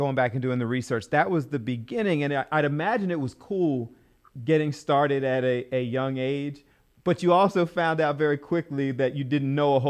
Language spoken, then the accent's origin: English; Philadelphia, Pennsylvania, United States; You know, I grew up in the Philadelphia WDAS days. My father used to manage.